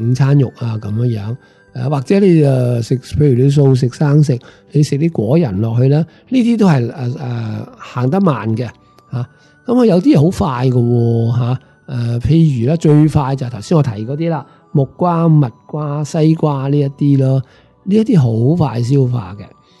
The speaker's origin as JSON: {"language": "Cantonese", "country": "Hong Kong"}